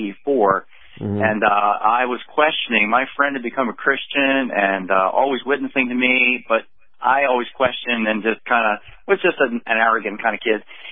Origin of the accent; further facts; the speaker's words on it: Baltimore, Maryland, United States; I grew up in South Baltimore, middle class family, and we went to a little Lutheran church up the street.